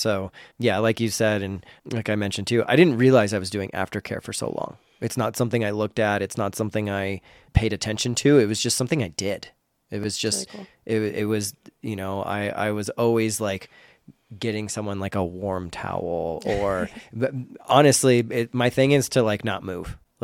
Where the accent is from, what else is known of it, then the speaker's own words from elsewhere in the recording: Florida, United States; And I grew up in Florida.